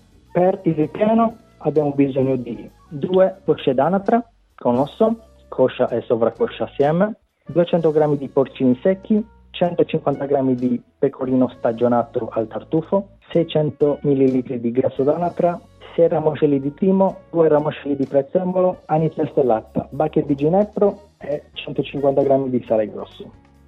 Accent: Cagliari, Sardinia, Italy; vengo da Cagliari.

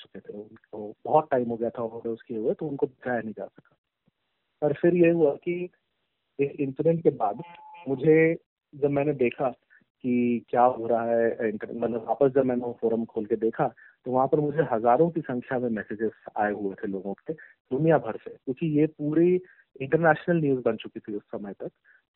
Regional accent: Jabalpur, Madhya Pradesh, India; also born or lived in Ahmedabad; मैं मूलतः जबलपुर मध्य प्रदेश से हूँ और मेरा परिवार अहमदाबाद गुजरात में है, तो अहमदाबाद में काफी समय से मेरा परिवार बस चुका है।

